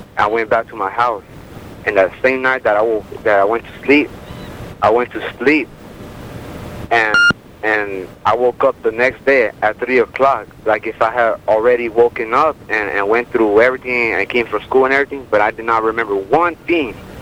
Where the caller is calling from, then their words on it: Avondale, Arizona, United States; I'm calling from Arizona.